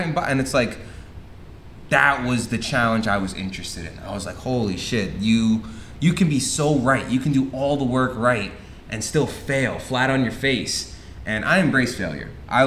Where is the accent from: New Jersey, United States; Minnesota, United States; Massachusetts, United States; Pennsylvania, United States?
New Jersey, United States; also born or lived in Bronx, New York; So coming from the New York, New Jersey area, I tell everyone I grew up on the Hudson River because I'd just go back and forth between the two. I was born in the Bronx. My family moved over to Jersey when I was young